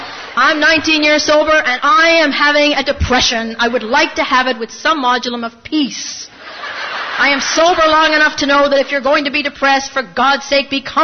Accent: Ireland; Now, I'm Irish.

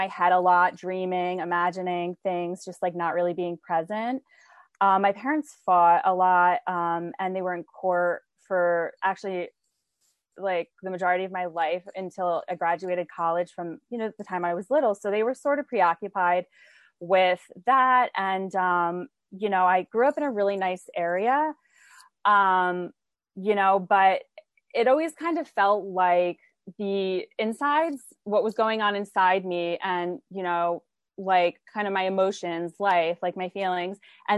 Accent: New Jersey, United States; I grew up in New Jersey. We would sneak out to go to New York City and just go to all the clubs, like really young

